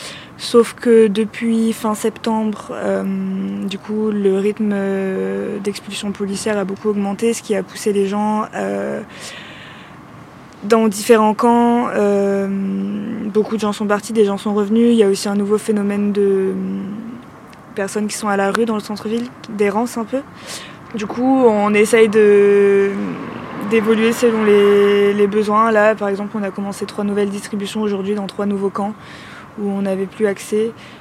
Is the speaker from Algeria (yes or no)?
no; France; je suis française